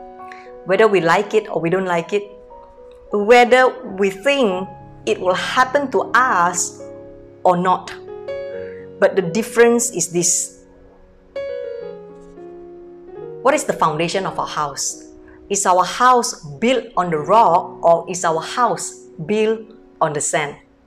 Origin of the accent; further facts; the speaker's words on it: Medan, North Sumatra, Indonesia; English is a second language; moved away as an adult; now in Singapore; I came from Medan, North Sumatra, born in a very poor family. 26 years ago, I married to a Singaporean man, and then I came to Singapore to give birth to my baby.